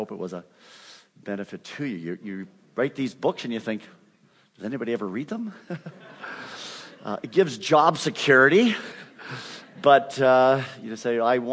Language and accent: English; Canada; accent: Canadian; moved away as an adult; now in United States; been in the United States since I was 18 years old, but I still maintain it, and students still identify me as Canadian, even though I've long given up that designation